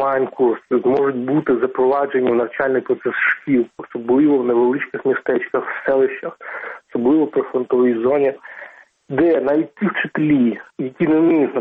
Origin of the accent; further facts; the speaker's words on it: Donetsk, Donetsk Oblast, Ukraine; Я сам з Донбасу. Я родом з Донецька, тому я думаю, що я доволі непогано тут знаю цю специфіку.